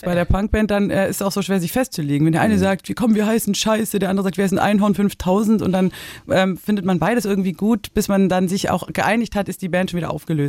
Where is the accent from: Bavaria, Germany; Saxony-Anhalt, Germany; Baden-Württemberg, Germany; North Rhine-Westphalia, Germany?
Baden-Württemberg, Germany; Ulm; Ulm City, so Vorstadt war, das ist richtig krass.